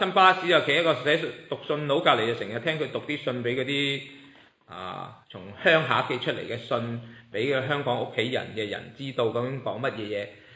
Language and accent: Chinese; Canada; 我发觉其实我们大部分加拿大人呢，对所谓身为加拿大人这份情呢就很稀薄的。